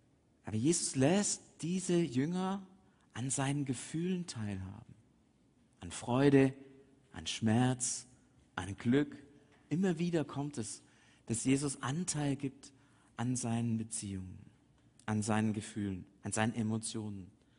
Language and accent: German; Swabia, Germany; als Schwabe denkt man, soll doch wenigstens ein Häusle hinterlassen.